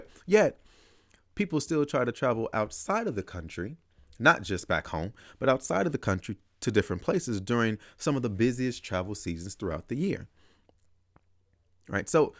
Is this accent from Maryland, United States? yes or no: no; Chicago, Illinois, United States; I'm from Chicago. My business partner is from St. Louis.